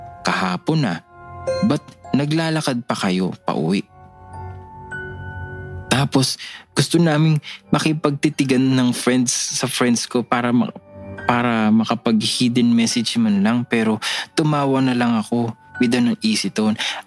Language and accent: Tagalog; Manila, Metro Manila, Philippines; Sa Manila ako lumaki. Pero our family always find time to go back to my dad's hometown, which is Antique.